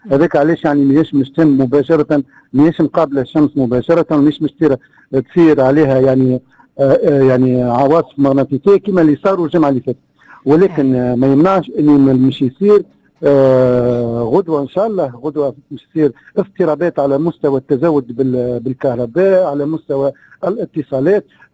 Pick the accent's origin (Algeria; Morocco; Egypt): Algeria; وشفناه لنا عندنا في الجزائر، في المغرب، في ليبيا،